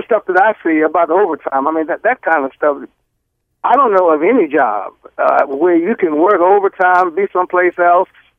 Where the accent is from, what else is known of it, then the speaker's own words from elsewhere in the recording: Baltimore, Maryland, United States; because I grew up in Baltimore and I spend most of my time in Baltimore